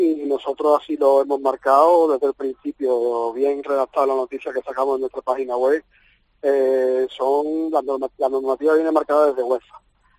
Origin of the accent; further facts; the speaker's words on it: Spain; somos españoles